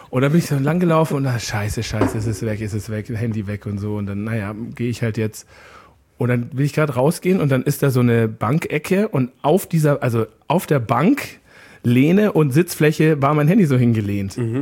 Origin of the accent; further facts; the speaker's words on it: Bavaria, Germany; ich bin ja aus Oberbayern